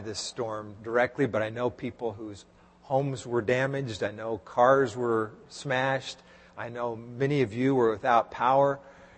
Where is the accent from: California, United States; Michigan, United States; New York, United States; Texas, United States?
Texas, United States; I grew up in Texas. We used to have tornadoes that would go through, and a few passed over our house